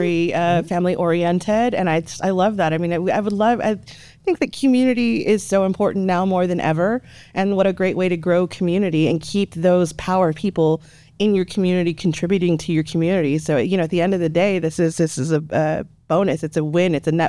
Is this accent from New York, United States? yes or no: no; Alpine, Texas, United States; I was born and raised in Alpine.